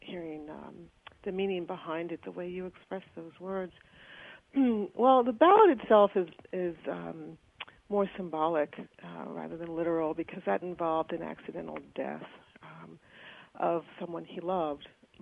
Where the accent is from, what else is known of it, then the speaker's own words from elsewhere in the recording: New England, United States; Well, I'm familiar with that part of the world. I grew up in New England. I was a lifeguard on Hyannis.